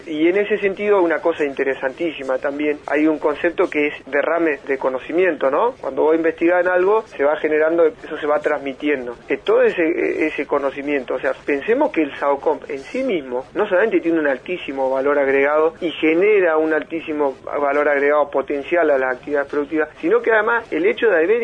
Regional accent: Trelew, Chubut, Argentina; yo me creí acá en Trelew, cuando era chico no teníamos tele

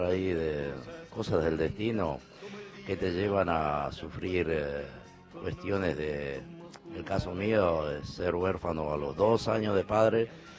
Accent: Orán, Salta, Argentina; Orán, San Ramón de la Nueva Orán, un beso le mando a toda

